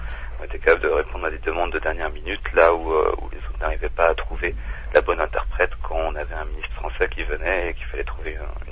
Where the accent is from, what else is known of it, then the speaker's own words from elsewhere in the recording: France; now in Czech Republic; parce que tout d'abord, je suis français